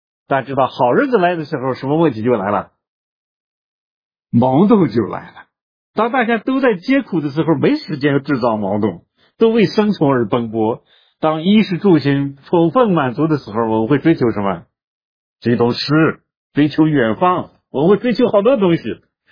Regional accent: Shaanxi, China; 要我们陕西人就是不简单，少说话，外面出去两下解决了算了。

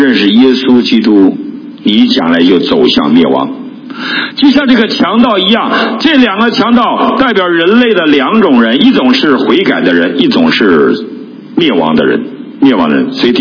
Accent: Wangkui County, Heilongjiang, China; 我记得小的时候我们家是没有火车的，我生在黑龙江省望奎县，非常一个普通的县城，是农业县，没有火车，火车都没有。我16岁之前没有坐过火车

